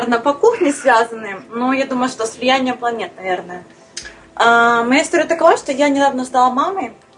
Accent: Kyiv, Ukraine; я с Киева, Украина.

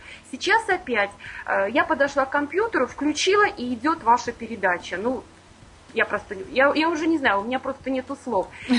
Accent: Latvia; я из Латвии. Так, и вопрос у меня такой. Мне 14 июля исполнилось 52 года.

